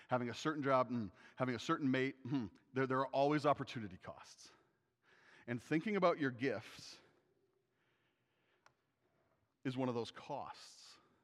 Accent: South Dakota, United States; I grew up in South Dakota. We have no pro teams.

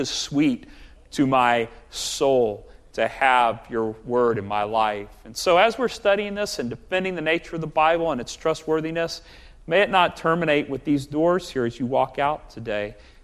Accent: Austin, Texas, United States; I grew up in Austin, Texas, a little church there, a little bigger than this one

